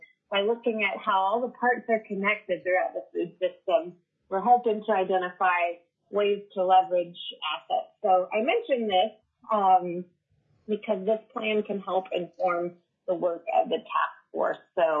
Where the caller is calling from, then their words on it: Homer, Alaska, United States; I'm calling in from Homer.